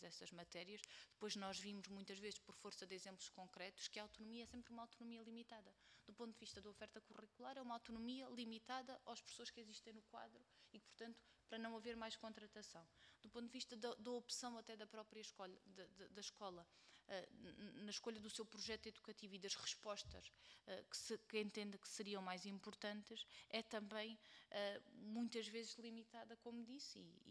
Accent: Alentejo, Portugal; porque eu também sou alentejana, é uma realidade com que eu cresci

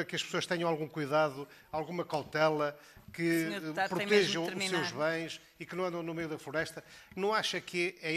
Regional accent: Barroso, Norte, Portugal; Eu também sou de um território quase como o seu, sou de Barroso

